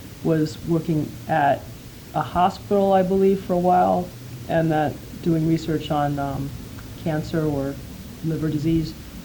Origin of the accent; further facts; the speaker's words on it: Rochester, New York, United States; also born or lived in Manila, Philippines; well, I was born in Manila, Philippines. That's where my family is from. But at an early age, at 6 months old, we moved to Rochester, New York.